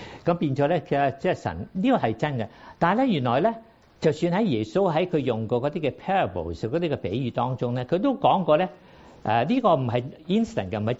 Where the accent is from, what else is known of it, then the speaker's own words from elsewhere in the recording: Guangzhou, Guangdong, China; 我知道，因为我是广州人。